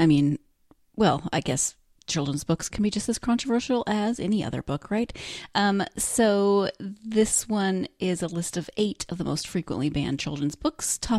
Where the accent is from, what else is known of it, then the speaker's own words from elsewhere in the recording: Montana, United States; I'm from Montana. Now I'm just upset with my home state.